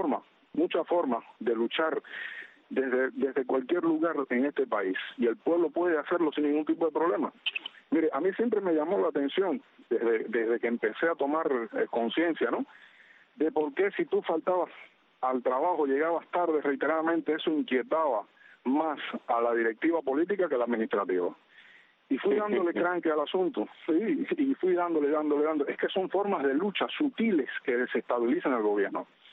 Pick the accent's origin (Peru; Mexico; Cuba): Cuba; todos somos cubanos, sin importar religión ni nada por el estilo, todos somos cubanos.